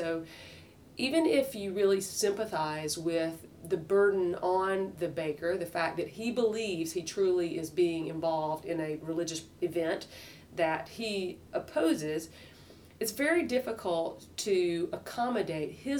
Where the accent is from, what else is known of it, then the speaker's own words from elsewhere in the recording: Deep South, United States; especially for me, I'm from the Deep South, I can't hear that without thinking the same argument being applied in a racial context